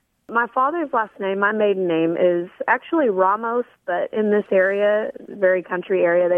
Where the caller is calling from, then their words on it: Midlothian, Texas, United States; It's in Texas, and it's actually south of Dallas.